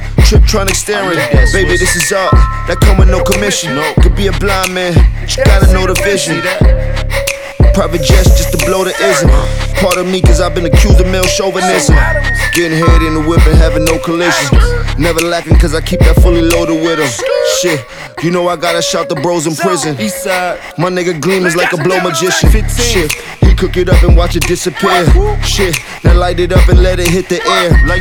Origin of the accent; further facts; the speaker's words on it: Harlem, New York, United States; Shit, I'm from Harlem where that stunting is outrageous.